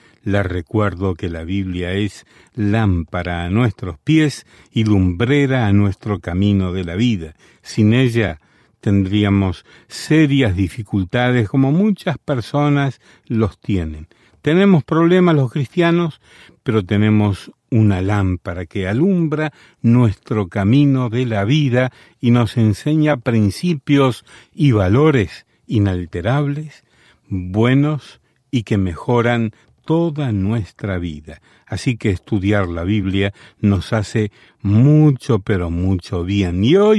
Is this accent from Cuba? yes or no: yes; Las Tunas, Cuba; Pero cuando empecé a escucharlos en mi radio, en mi pueblo, en Las Tunas, era algo fantástico.